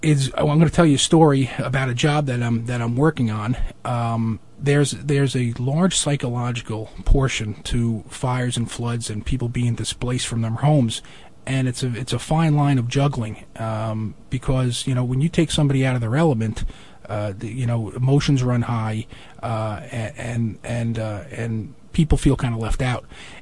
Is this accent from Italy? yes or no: no; United States; I don't know if it's a male thing or what, but as an American, I think there's some more importance in other directions.